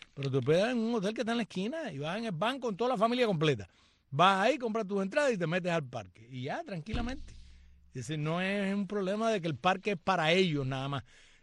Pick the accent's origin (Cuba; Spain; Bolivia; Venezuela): Cuba; moved away; yo salí de Cuba